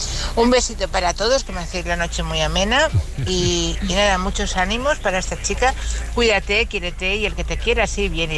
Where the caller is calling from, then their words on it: Madrid, Community of Madrid, Spain; de Madrid.